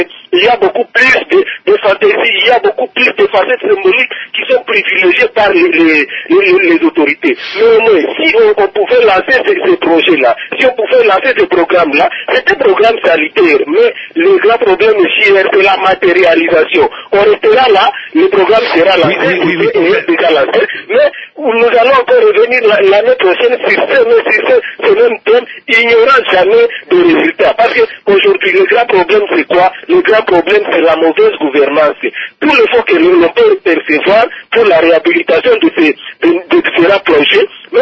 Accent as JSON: {"language": "French", "region": "Kivu", "country": "DR Congo", "said": "parce que je suis aussi de Kivu"}